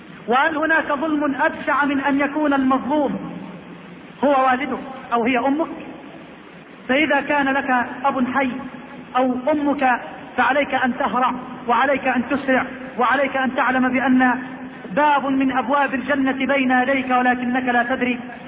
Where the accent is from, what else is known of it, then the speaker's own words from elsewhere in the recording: Egypt; اللهم اجعل بلدنا مصر بلد الأمن والأمان